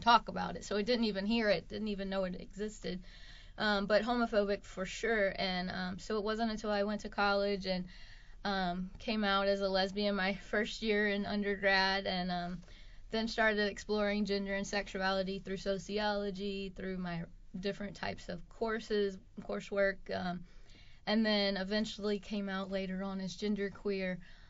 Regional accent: the South, United States; Well, I grew up in, like I said, a really rural area, very conservative, both politically and religiously.

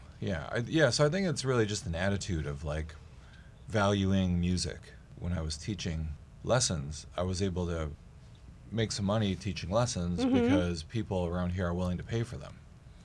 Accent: Warren, Michigan, United States; I grew up in Warren, which is a suburb of Detroit, and it wasn't until I left Warren and came here where I was like, wow, there's people like jamming in living rooms.

